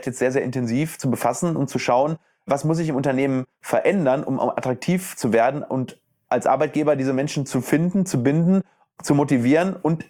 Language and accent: German; Herne, North Rhine-Westphalia, Germany; ich komme aus Herne.